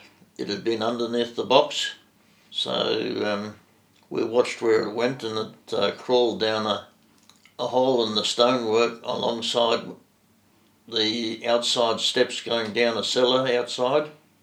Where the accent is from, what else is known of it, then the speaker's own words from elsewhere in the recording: Angaston, South Australia, Australia; born there; I was born in Anguston. Mum and Dad at the time were living at Black Hill.